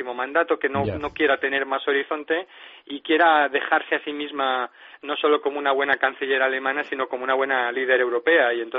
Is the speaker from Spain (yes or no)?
yes; Spain